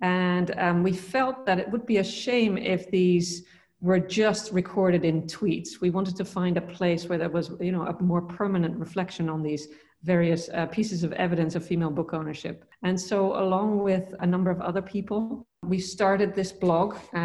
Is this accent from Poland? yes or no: no; Netherlands; English is a second language; also born or lived in Texas; now in United States; I've been here for 20 years, which is a really long time. I'm originally from the Netherlands. I did a PhD in Texas.